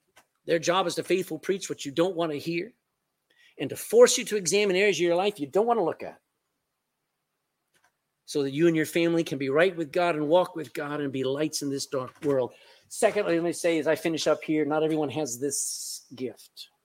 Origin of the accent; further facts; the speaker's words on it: Texas, United States; I'm a Texan. I don't speak the King's English.